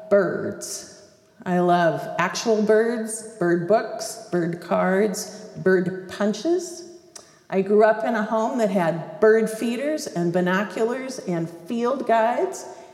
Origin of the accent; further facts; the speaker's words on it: Port Angeles, Washington, United States; I was born and raised in Port Angeles, Washington, which is west of Seattle, right in the middle of the north coast of the Olympic Peninsula, right across from Victoria, BC.